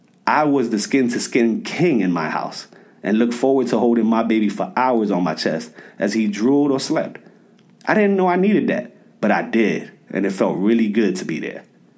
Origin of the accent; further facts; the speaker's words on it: New York City, New York, United States; I was from the South Bronx. I knew more about fatherless homes than paternity leave.